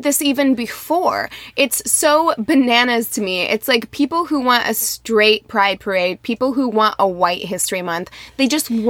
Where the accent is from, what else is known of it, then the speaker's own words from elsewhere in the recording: Las Vegas, Nevada, United States; also born or lived in Missouri; no, we're from the West Coast, and that's how we talk out here, very fast. Whenever I moved to Missouri, my friend Sienna was like, whoa, she couldn't understand me because I came from Las Vegas, and in Missouri, everyone talks much slower.